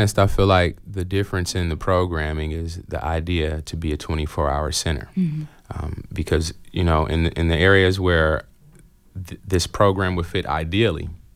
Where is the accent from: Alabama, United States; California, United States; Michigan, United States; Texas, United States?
Michigan, United States; Detroit; also born or lived in Bloomington; I was born in Bloomington, and I was raised in Detroit.